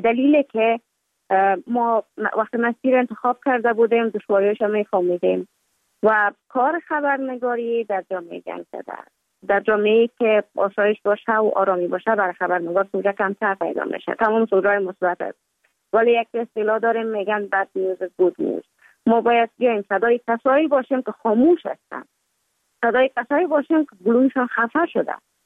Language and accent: Persian; Kabul, Afghanistan; born or raised there; also born or lived in Mazar-i-Sharif